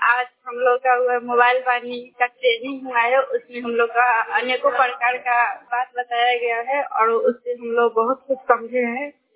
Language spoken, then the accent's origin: Hindi; Bihar, India; मैं बेला पंचायत से हूँ, ब्लॉक आदापुर हुआ